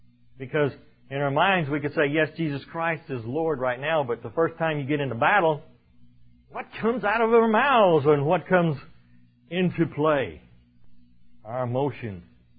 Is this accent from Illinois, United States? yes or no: no; California, United States; I was raised in California, and that was the gold fields and the gold rush days.